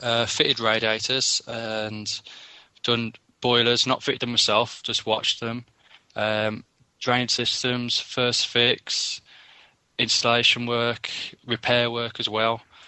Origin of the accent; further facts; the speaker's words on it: Bromsgrove, West Midlands, United Kingdom; I'm from Bromsgrove